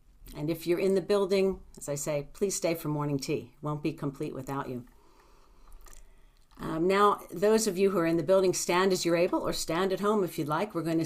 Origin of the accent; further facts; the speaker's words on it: Blue Bell, Pennsylvania, United States; now in Kinloch, New Zealand; And I come from Bluebell, Philadelphia, Pennsylvania. And I live now in Kinlock, Whangamata, Taupo.